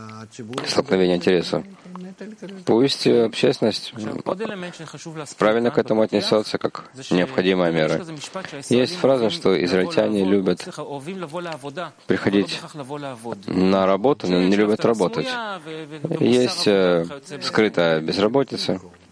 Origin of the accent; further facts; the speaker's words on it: Russia; now in Israel; Я приехал из страны, из России